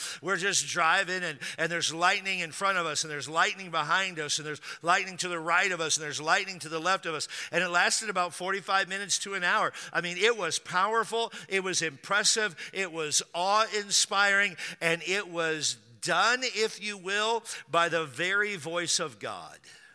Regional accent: Spanaway, Washington, United States; now in San Diego, United States; I grew up in Spanaway, Washington, which is a suburb of Tacoma, and it's similar to San Diego.

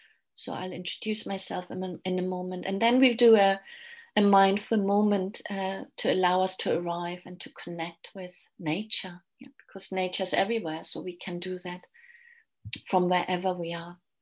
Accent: Germany; now in London, United Kingdom; I'm originally from Germany. I've lived in London for 20 years.

